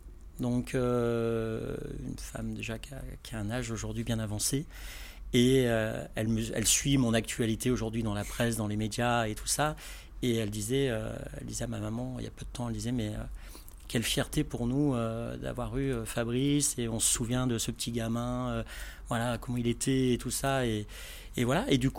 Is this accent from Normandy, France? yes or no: yes; Rouen, Normandy, France; Je suis originaire de Rouen.